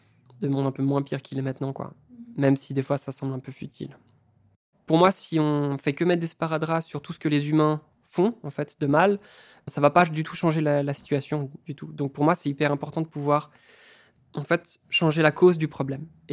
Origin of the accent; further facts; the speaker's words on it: Switzerland; j'ai grandi en Suisse et je fais de l'agriculture.